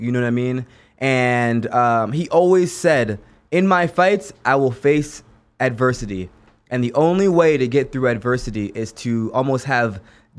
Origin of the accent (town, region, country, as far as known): Jamaica; born or raised there